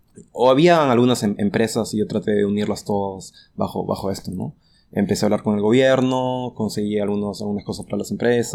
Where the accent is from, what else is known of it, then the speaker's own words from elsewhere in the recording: Lima, Peru; Y soy de Lima.